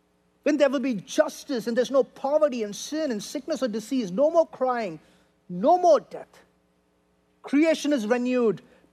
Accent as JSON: {"language": "English", "country": "India", "said": "I'm an Indian guy, I don't express too much."}